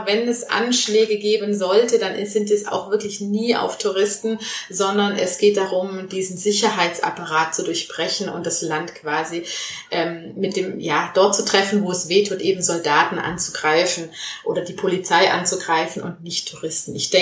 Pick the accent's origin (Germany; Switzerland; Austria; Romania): Germany; Baden-Württemberg; ich komme aus dem Schwabenländle, ich komme vom Bodensee